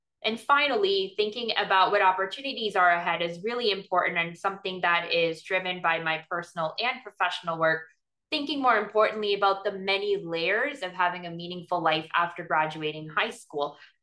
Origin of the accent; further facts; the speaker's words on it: Atlanta, Georgia, United States; I graduated from Emory University in Atlanta. I'm originally from Atlanta, did my master's in London in secondary education.